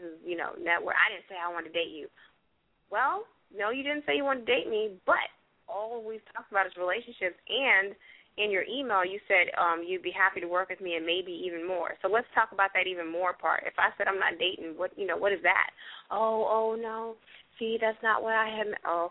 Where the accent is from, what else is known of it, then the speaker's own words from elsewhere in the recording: California, United States; I hadn't lived in Maryland long. I'm from California, so, you know, I don't do snow.